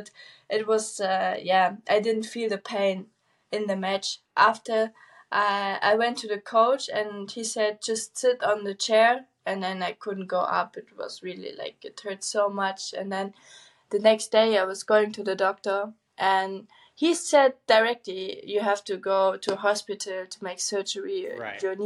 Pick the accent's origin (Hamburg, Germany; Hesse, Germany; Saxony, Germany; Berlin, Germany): Hesse, Germany; Kassel; English is a second language; I did my final exams in 2021, and I did it in my hometown in Kassel.